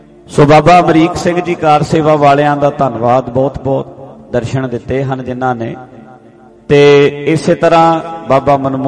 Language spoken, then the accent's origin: Punjabi; Patiala, Punjab, India; ਗੁਰਦੁਆਰਾ ਪਰਮੇਸ਼ਵਰ ਦੁਆਰ ਸਾਹਿਬ ਬਈ ਵੀ ਆਪਾਂ ਘਰ ਦਈ ਆ, ਪਟਿਆਲਾ ਸਾਡਾ ਸ਼ਹਿਰ ਹੈ, ਨਾਲ ਹੀ ਹੈ।